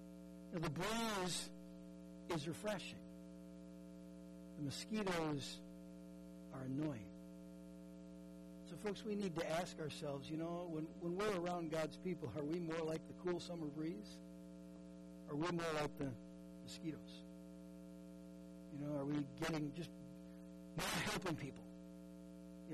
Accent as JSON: {"language": "English", "region": "Minnesota", "country": "United States", "tie": "born or raised there", "said": "I grew up in Minnesota, and Minnesota is known for a few things."}